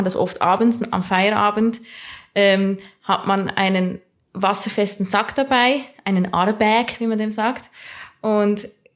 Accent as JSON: {"language": "German", "country": "Switzerland", "tie": "born or raised there", "said": "in meiner Heimat unterwegs, am Bodensee in der Schweiz."}